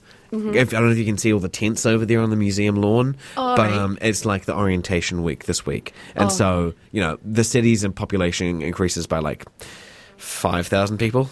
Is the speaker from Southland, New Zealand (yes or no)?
yes; Invercargill, Southland, New Zealand; But that's funny that you had that experience from Invercargill because it's my hometown. Funny spot.